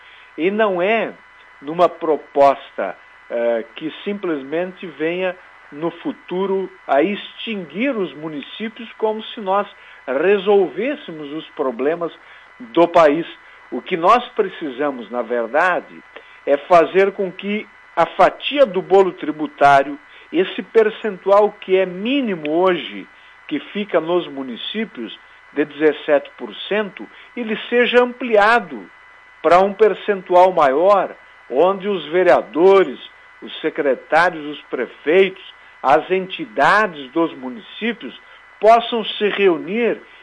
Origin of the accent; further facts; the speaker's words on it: Marau, Rio Grande do Sul, Brazil; Eu, que sou do interior, eu sou de Marau